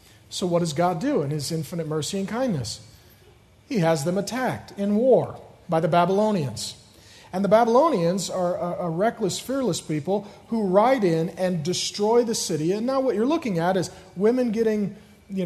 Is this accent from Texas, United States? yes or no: no; Seattle, Washington, United States; also born or lived in Grand Forks, North Dakota; I came to Seattle from Grand Forks, North Dakota. That's where I was born. My parents came here when I was very little.